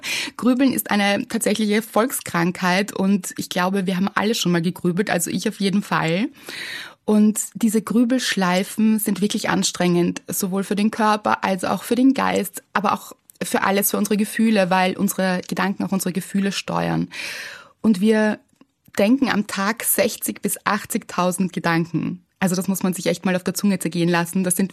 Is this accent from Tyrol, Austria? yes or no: no; Vienna, Austria; Ich bin echte Wienerin tatsächlich, ja. Also hier geboren, hier geblieben. Ganz unaufregend eigentlich.